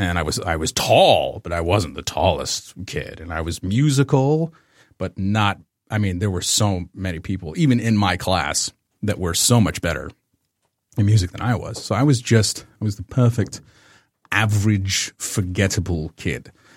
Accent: Detroit, Michigan, United States; born there; I was born in Detroit, actually.

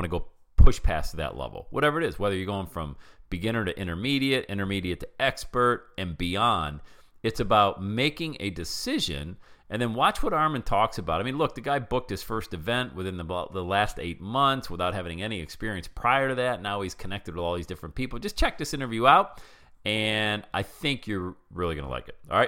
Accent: New York, United States; I was born and raised around Buffalo, New York.

